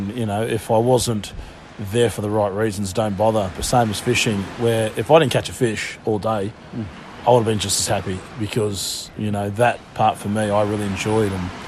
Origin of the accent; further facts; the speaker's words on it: Narrabeen, New South Wales, Australia; for me, you know, I grew up in Narrabeen, always got brought up around the water, so surf and fish as a kid